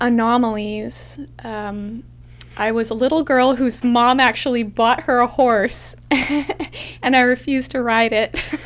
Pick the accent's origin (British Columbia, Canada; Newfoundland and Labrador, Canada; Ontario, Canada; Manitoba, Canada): British Columbia, Canada; Yeah, I did. I grew up on the West Coast.